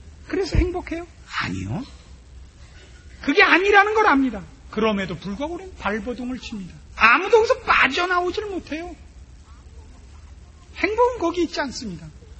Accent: Pyongan, North Korea; 저도 평안도 사람이다 하는 게 밝혀졌어요.

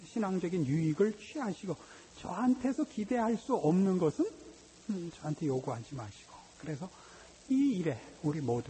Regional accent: South Korea; 저도 이 한국 사회에서 컸고

